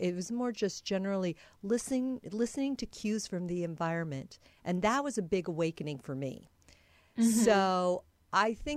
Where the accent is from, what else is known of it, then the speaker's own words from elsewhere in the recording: Midwest, United States; because I grew up in the Midwest as well.